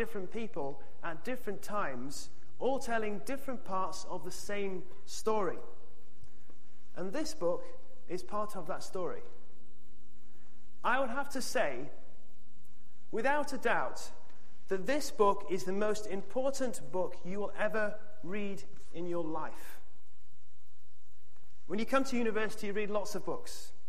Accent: North West England, United Kingdom; now in Oxford, United Kingdom; I come originally from Cheshire, but I live in Oxford with my family

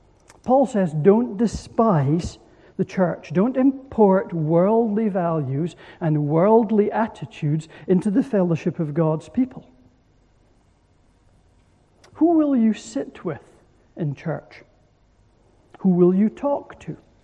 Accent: Aberdeen, Scotland, United Kingdom; I grew up in Aberdeen. I grew up in the Church of Scotland, although I wasn't a Christian till much later on

